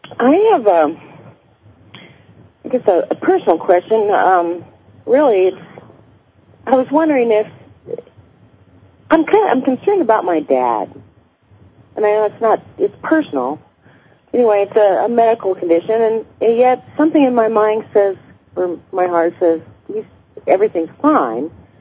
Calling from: Champaign, Illinois, United States; South or East Central, Champaign.

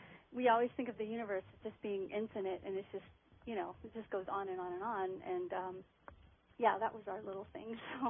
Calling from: Mesa, Arizona, United States; I'm calling from Mesa, Arizona.

